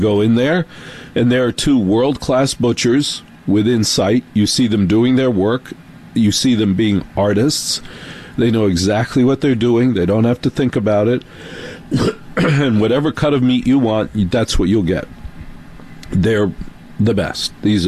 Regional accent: New York, United States; As a New Yorker, I was like, I'm going to be number one.

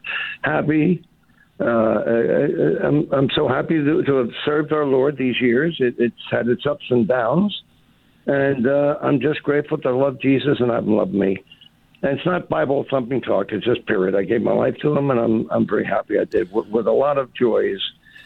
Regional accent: Philadelphia, Pennsylvania, United States; I'm from Kensington. They cussed me more than if I got cussed from K&A. I was so ticked. I actually one time went to my. I'm a tough kid from the streets of Philly.

